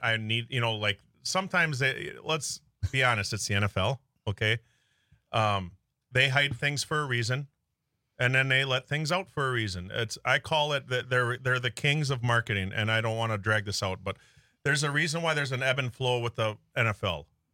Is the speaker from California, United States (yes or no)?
no; Milwaukee, Wisconsin, United States; also born or lived in West Allis; I grew up in Milwaukee until I was like 12 or 13 and West Allis, which is like a suburb of Milwaukee.